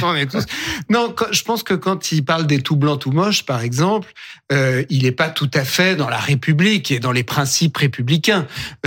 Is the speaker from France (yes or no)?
yes; France; Je suis un Français patriote.